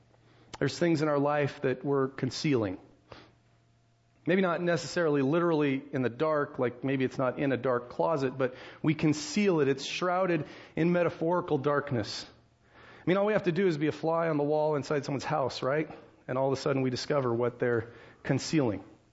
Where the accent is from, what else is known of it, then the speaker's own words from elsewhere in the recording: United States; We're all about, I'm an American, and you know, my family, we like being Dutch